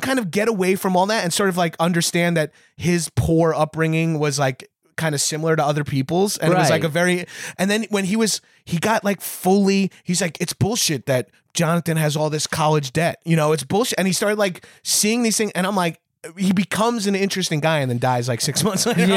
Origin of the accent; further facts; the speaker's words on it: Freeport, New York, United States; also born or lived in Bellmore; Because I grew up in Freeport, where I was the white people were a minority.